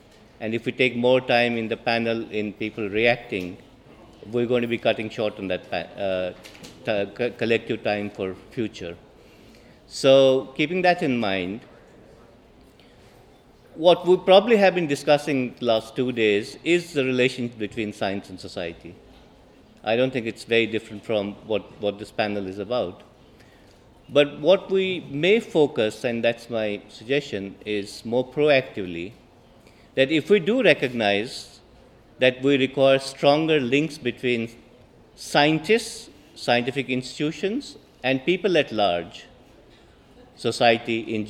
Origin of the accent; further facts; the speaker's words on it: India; I am from India.